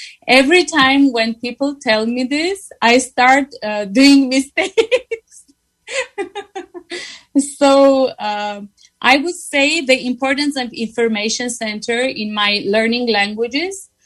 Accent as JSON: {"language": "English", "country": "Armenia", "first_language": "Armenian", "second_language": "English", "said": "Now, of course, Armenian is my native language. At school, we studied Russian, English, at the university, Russian, Italian."}